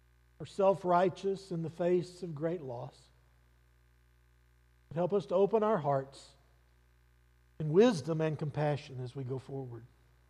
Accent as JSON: {"language": "English", "town": "El Paso", "region": "Texas", "country": "United States", "tie": "born or raised there", "said": "So I grew up in El Paso, and so I grew up around a lot of little Hispanic kids."}